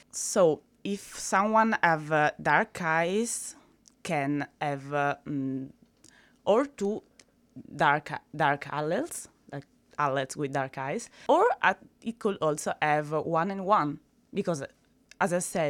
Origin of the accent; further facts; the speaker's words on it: Italy; I'm from Italy, and in Italy there is a condition called Mediterranean anemia